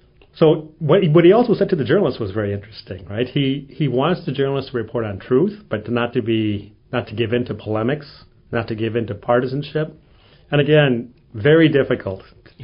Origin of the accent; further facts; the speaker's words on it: Flint, Michigan, United States; also born or lived in Rome; So it was really interesting for me to watch it from here, from Flint, Michigan, from my hometown, right, and see it from a different perspective as an ordinary person in the pews.